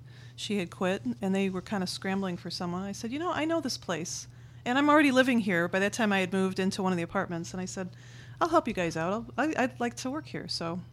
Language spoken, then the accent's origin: English; Dyer, Indiana, United States; I was born in Lake County, and I grew up in Dyer. And then in my 20s, I moved to Porter County, and I never went back to Lake County.